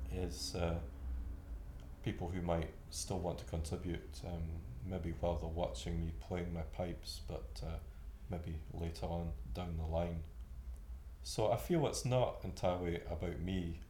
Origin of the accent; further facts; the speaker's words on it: Kirriemuir, Scotland, United Kingdom; I'm aged 56 and I come from Kirriemuir in Angus in Scotland.